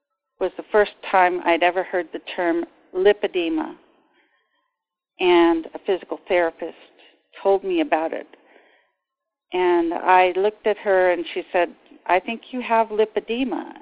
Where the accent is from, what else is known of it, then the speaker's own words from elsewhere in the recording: Sacramento, California, United States; I'm a native Sacramentan. I was born in Sacramento, California.